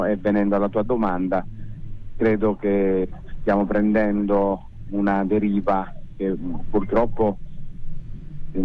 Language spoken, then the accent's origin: Italian; Sicily, Italy; da quando ero ragazzino, cioè nella chiesa del mio paese, in provincia di Palermo